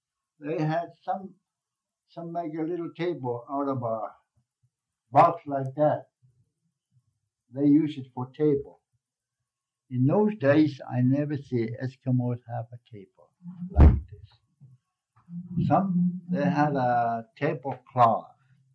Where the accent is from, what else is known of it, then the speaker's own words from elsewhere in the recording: Barrow, Alaska, United States; when they find out that I was from Barrow